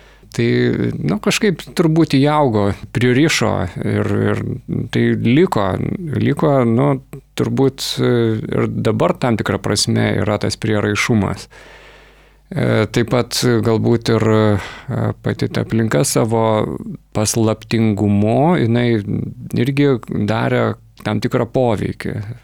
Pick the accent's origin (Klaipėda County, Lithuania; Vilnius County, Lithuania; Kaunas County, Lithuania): Vilnius County, Lithuania; Vilnius; Gimiau čia Vilniuje, čia augau, čia mokiausi.